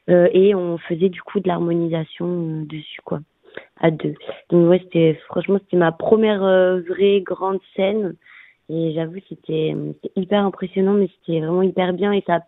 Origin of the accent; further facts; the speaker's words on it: Auvergne-Rhône-Alpes, France; born there; now in Montpellier, France; je suis née en Haute-Loire et je suis venue à Montpellier pour faire mes études.